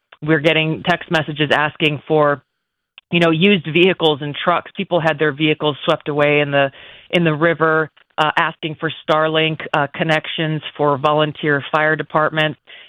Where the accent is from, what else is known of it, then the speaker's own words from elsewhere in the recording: Hawaii, United States; We stood this up in the wake of the tragic fires in Lahaina and Maui in my home state.